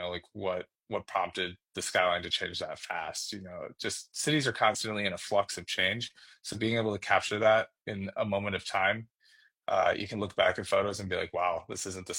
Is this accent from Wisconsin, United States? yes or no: yes; Madison, Wisconsin, United States; I grew up in Madison area